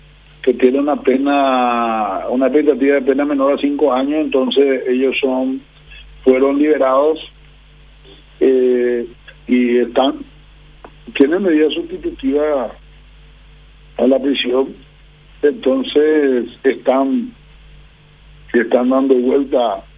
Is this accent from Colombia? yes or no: no; Paraguay; seguir siendo paraguayos normales, que quieren vivir su día a día de una manera tranquila